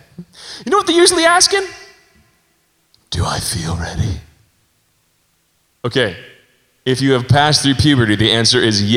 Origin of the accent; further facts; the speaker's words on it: Denver, Colorado, United States; I'm from Denver, Colorado.